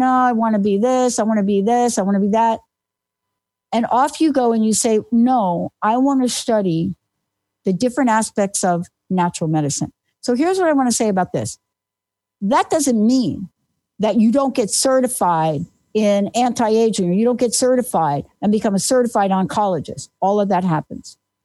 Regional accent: New Jersey, United States; born there; Where are you from? I said, New Jersey.

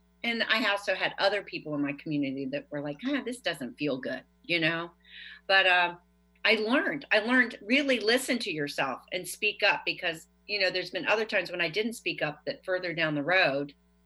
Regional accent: Leesburg, Virginia, United States; I had been asked by some friends of mine at home. I'm from Leesburg, Virginia

